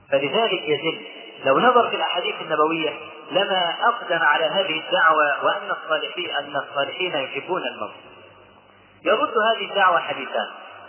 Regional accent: Egypt; مجلة اسمها كل الناس عندنا في مصر

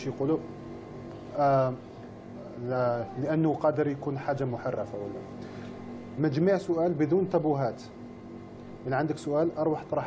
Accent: Algeria; moved away; كي جيت لهذه البلاد أولا كنت فخور نقول أنا جزائري أوف كورس أنا مازالي فخور نقول جزائري

